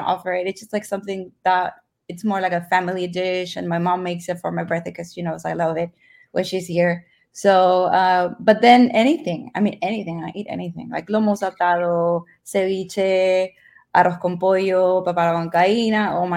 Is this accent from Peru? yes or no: yes; Lima, Peru; moved away as an adult; also born or lived in California; I'm from Lima, yes. Born and raised. Lived there, went to high school there. And when I turned 18, I moved to California, where my dad was, to go to college.